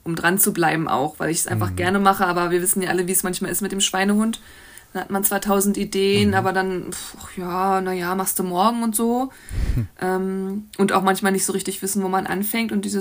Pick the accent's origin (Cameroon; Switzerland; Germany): Germany; Brandenburg; Ich bin in Brandenburg groß geworden, in Teltow-Fleming, einer Kleinstadt, und habe dann in Berlin meine Ausbildung zur Grafikdesignerin gemacht.